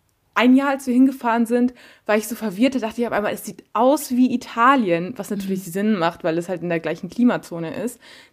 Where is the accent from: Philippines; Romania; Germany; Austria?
Romania; wir kommen halt direkt aus den Vorkarpaten. Also und die Stadt, aus der wir kommen, ist direkt vor bei den Vorkarpaten. Also wir kommen erst im bergigeren Gebiet.